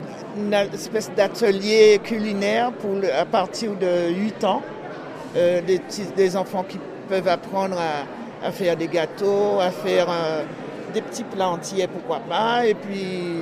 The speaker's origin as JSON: {"language": "French", "region": "Martinique", "country": "France", "said": "Alors je viens de la Martinique."}